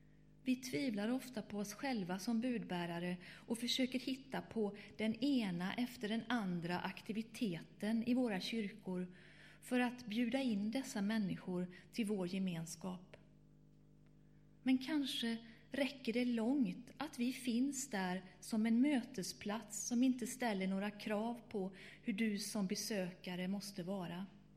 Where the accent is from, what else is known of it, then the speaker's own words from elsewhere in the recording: Borås, Västra Götaland County, Sweden; Varje sommar kunde jag i staden Borås, i alla fall där jag växte upp, gå ner till